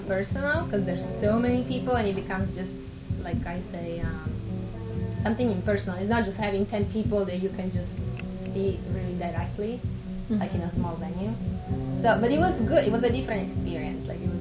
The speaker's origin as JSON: {"language": "English", "country": "Italy", "said": "I'm from Italy"}